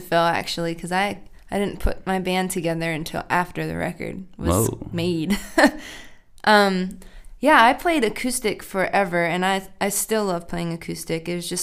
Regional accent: Stewartstown, Pennsylvania, United States; I grew up in Stuartstown, Pennsylvania, and at the time could not wait to get out.

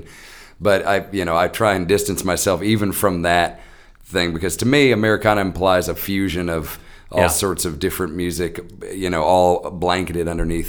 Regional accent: Alabama, United States; also born or lived in Vermont; And I'm from Alabama originally, so I've always had this sort of, you know, real connection with deep, deep Southern folks.

